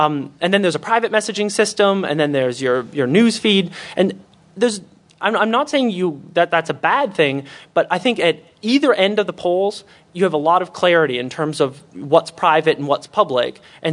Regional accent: Canada; I'm not even sure if they have this in Canada. I'm from Canada.

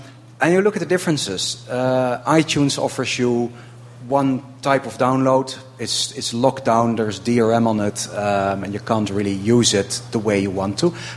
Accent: Netherlands; English is a second language; I'm from the Netherlands, actually.

